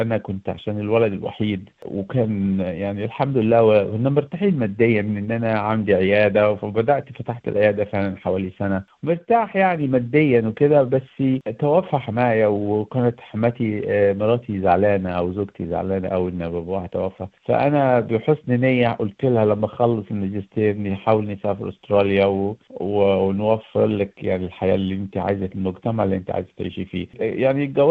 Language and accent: Arabic; Sharqia Governorate, Egypt; born there; أنا مصري، كنت مولود في أسرة مصرية، محافظة في مصر اسمها محافظة الشرقية.